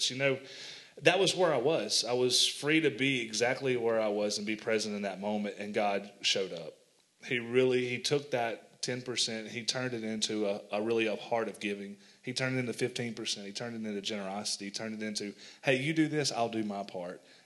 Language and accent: English; Houston, Texas, United States; moved away as an adult; now in Oklahoma City, United States; I have moved to Oklahoma City in January of this year. I'm from Houston originally.